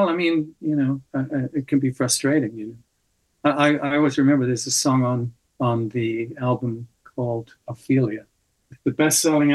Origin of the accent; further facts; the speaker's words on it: United Kingdom; I'm British, so I'm very reserved about my abilities.